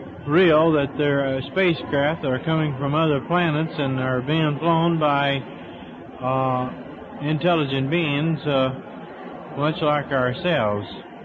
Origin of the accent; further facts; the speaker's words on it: Texas, United States; now in California, United States; Oh, I'm originally from Texas, and I've lived in California now for several years.